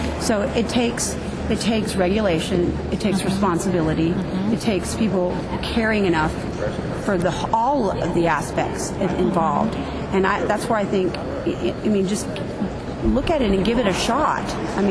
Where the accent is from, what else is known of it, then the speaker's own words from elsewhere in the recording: Virginia, United States; I'm from Roanoke County.